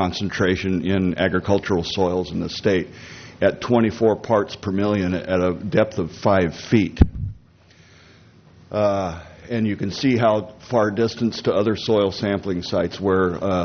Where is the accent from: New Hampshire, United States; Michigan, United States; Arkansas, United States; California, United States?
California, United States; Atascadero; I'm from Atascadero, and I'm here to talk about this project that's up on the map here.